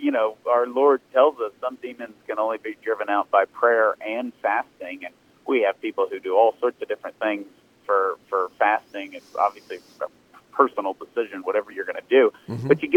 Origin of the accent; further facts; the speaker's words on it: Texas, United States; I'm from East Texas. You know, there wasn't an abortion facility in my town